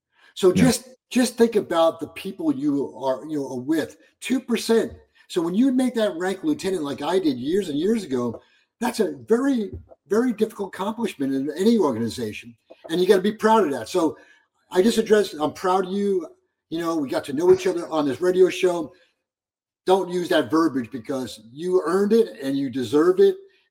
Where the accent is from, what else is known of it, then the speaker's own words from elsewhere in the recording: New York, United States; accent: New York; And I know my New York accent gets in the way sometimes with you.